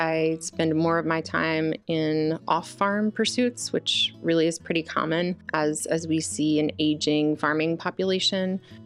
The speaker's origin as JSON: {"language": "English", "town": "Summerfield", "region": "North Carolina", "country": "United States", "tie": "born or raised there", "said": "I was raised in Summerfield, North Carolina. I grew up in a log cabin that my parents built with their friends. I grew up next to a dairy farm."}